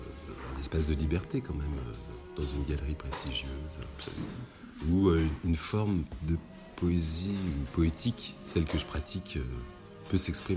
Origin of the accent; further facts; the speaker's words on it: Mâcon, Bourgogne-Franche-Comté, France; born there; je suis né à Mâcon